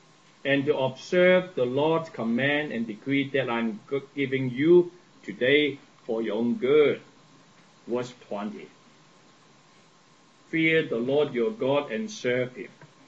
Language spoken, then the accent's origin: English; Hong Kong; now in Canada; I was born in Hong Kong, but I was brought up in Hong Kong and then in Canada, right? I stayed here longer than I was staying in Hong Kong.